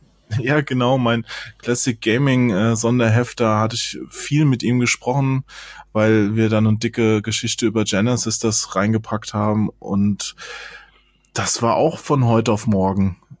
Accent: Hesse, Germany; weil der ist ja auch in Hessen aufgewachsen, da wo ich aufgewachsen bin, in dem kleinen Dorf

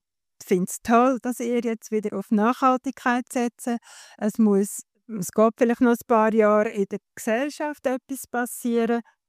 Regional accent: Switzerland; wir sind hier als Schweizer

